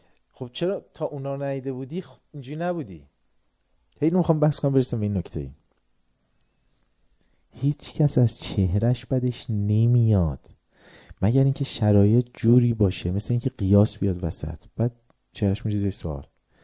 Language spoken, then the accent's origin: Persian; Tehran, Tehran Province, Iran; ما میدونم ما هم تهرانیم، این که میرین دهاتتون اصلا بهشون برمو چه اشکال داره؟